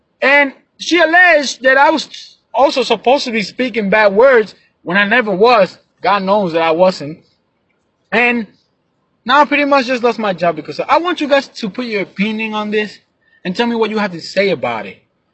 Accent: Puerto Rico; also born or lived in Long Island, United States / Florida, United States; I was born in New York, Long Island, raised out here in Puerto Rico, half of my life probably in Florida. Now I'm back

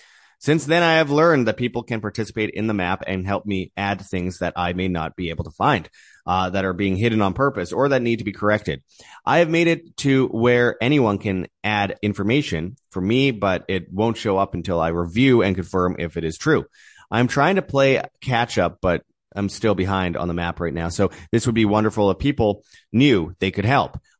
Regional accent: Winnipeg, Manitoba, Canada; which we showed from Winnipeg, Canada, above North Dakota, my hometown

